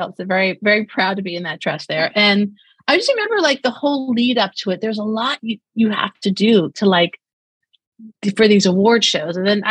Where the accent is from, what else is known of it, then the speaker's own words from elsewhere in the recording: Brooklyn, New York, United States; I had for some reason they cast me as a blonde French model, which is completely not me. I'm short, dark hair, and from Brooklyn.